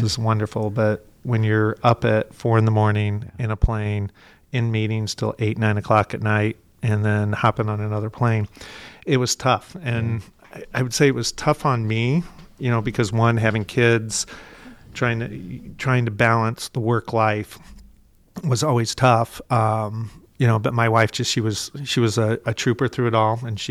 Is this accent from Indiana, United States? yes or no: yes; Lakeville, Indiana, United States; You know, my wife grew up in Mishawaka. I grew up in Lakeville. My family's here.